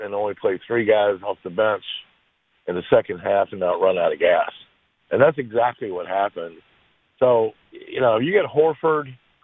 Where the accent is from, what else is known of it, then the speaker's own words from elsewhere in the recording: Florida, United States; Well, I'm originally from Florida. I've been here 23 years.